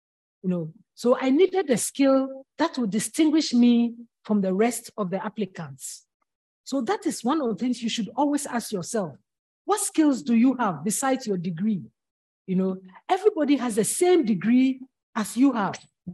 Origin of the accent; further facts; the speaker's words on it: Ghana; moved away as an adult; now in Canada; How can I come all the way from Ghana to Canada to study and be thrown out of university?